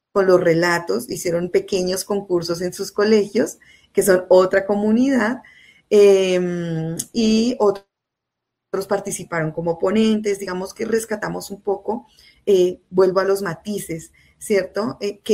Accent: El Rosal, Cundinamarca, Colombia; que es un colegio del Rosal, Cundinamarca, que es de donde yo soy, donde vivo, donde crecí

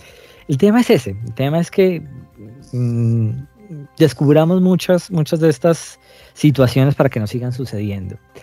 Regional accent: Colombia; Pues un poco lo que tenemos que hacer ya como sociedad, como colombianos

